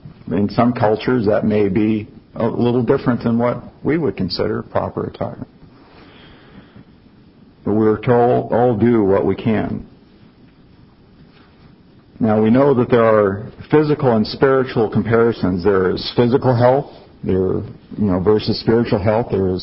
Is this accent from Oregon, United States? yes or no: yes; Oregon, United States; I'm from Oregon originally, and there was a gentleman out there who had a following